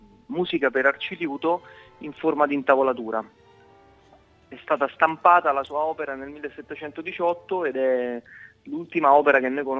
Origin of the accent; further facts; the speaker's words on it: Rome, Lazio, Italy; È stata un po' un'avventura come da romano, come anche me